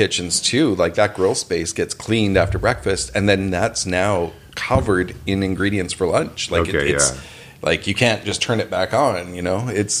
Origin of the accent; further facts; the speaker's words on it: Canada; I think he was sort of there for us when... As a Canadian, as food was exploding